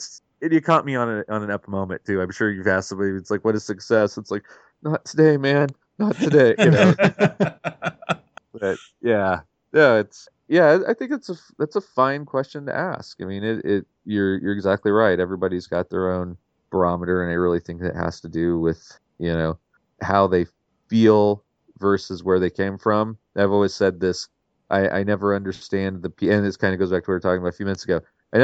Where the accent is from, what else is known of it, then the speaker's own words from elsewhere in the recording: Terre Haute, Indiana, United States; You know, I grew up in Terre Haute, Indiana. It's not an overly huge place.